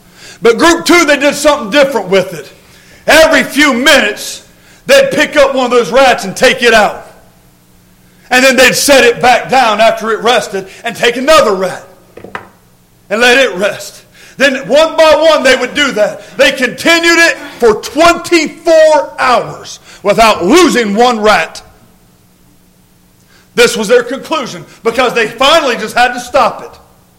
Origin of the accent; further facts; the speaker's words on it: Kentucky, United States; I'm from Kentucky. And down there, they got some rope bridges.